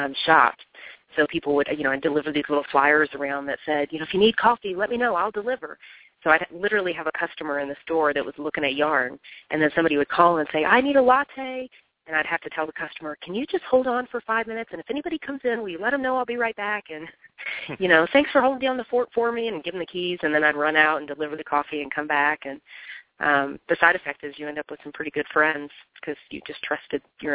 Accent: the South, United States; I grew up in the South, grew up in, you know, the rural South at some points of my life, and had lived in a couple of different trailer parks.

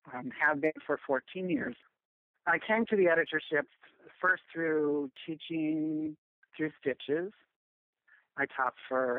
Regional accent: Colorado, United States; moved away as an adult; also born or lived in Albuquerque; Prior to that, I was born and raised in Colorado and went to school in Colorado as well. So after graduation from college, I moved to Santa Fe and then on to Albuquerque

